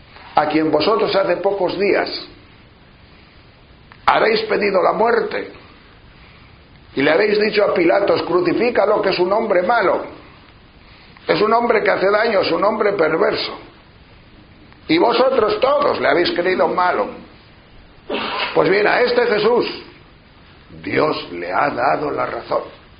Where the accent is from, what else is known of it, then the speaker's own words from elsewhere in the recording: Castile and León, Spain; Cuando yo era pequeño, pues iba en el cine de mi pueblo, un pueblo de la provincia de León, figuraos, cuando yo era pequeño, estoy hablando de la posguerra, de los años 40